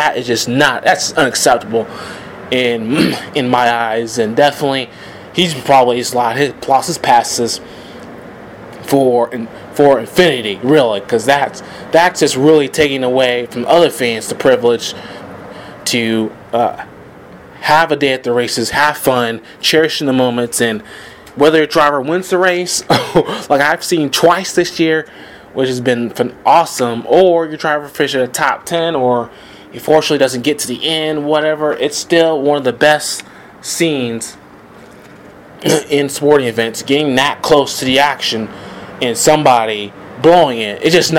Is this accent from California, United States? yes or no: no; Georgia, United States; Chase is going to be my next man, because he is from Georgia, and I'm from Georgia as well.